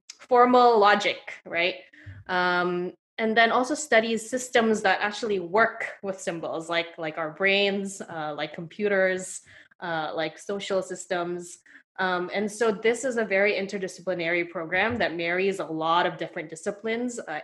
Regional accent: Jakarta, Indonesia; English is a second language; moved away as an adult; now in United States; Born and raised in Jakarta. So I was there all through high school.

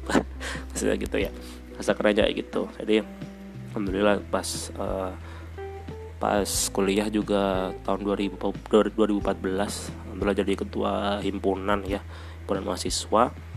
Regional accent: Pemalang, Central Java, Indonesia; Jadi daerah saya itu aslinya namanya Pemalang.

